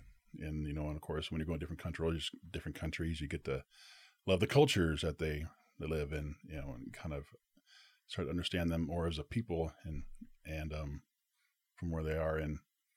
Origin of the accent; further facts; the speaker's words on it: Denver, Colorado, United States; and that stood for Colorado Denver Mission, and I'm from Denver.